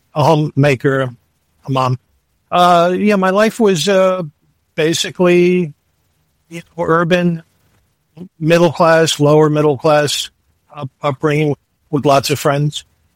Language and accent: English; Brooklyn, New York, United States; So I'm from Brooklyn, New York. I'm the oldest of five kids.